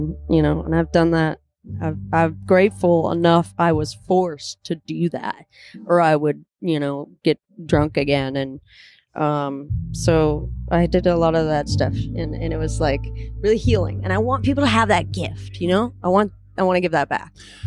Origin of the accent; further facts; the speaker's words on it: Washington, United States; also born or lived in Los Angeles; I mean, I was born there, okay. but we moved when I was four. So I grew up in Washington. Like, I identify with being growing up in the woods.